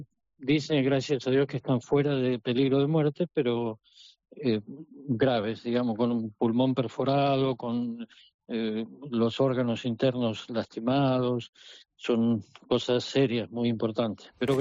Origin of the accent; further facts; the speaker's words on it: Argentina; now in Palestine; Yo soy de la Argentina